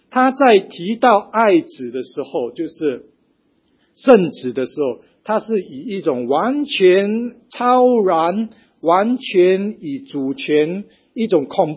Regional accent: Singapore; 你说我们新加坡人常常这样子讲

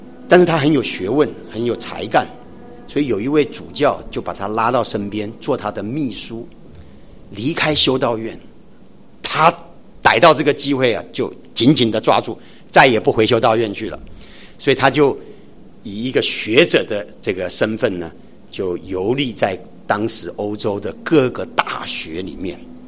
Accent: China; 这个志向其实在我们中国人当中啊，在我们华人当中，其实这个志向是很重要的一件事情

